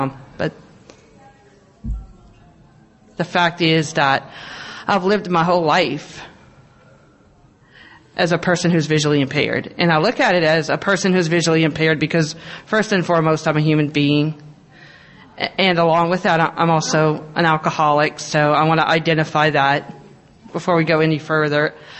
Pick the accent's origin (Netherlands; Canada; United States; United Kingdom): United States; Lafayette, Louisiana; I am from Lafayette, Louisiana.